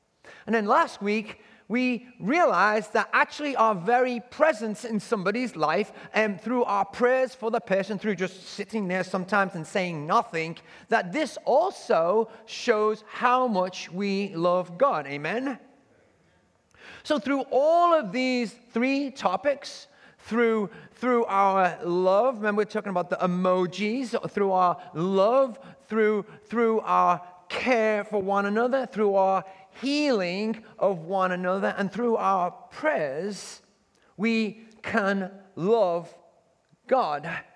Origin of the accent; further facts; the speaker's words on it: England, United Kingdom; when I was growing up in England.